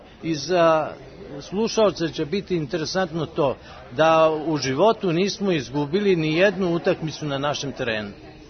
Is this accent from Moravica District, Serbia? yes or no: no; Zemun, Belgrade, Serbia; Rođen sam u Zemunu i izjašnjavam se kao Zemunac pod broj 1, a onda zatim kao Beograđan.